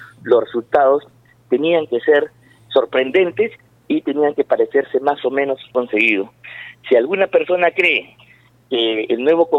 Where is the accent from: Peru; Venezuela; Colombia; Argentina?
Peru; Porque a nosotros nos hubiera gustado, incluso como peruanos, que estas elecciones hubieran significado el punto de partida